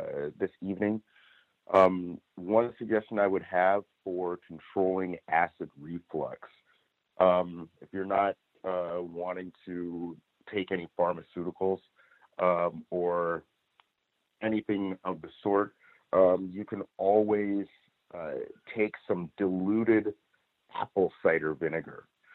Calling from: Los Angeles, California, United States; I'm calling in from Los Angeles.

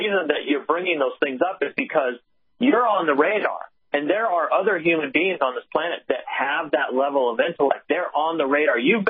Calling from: Hungary; I'm calling from Hungary.

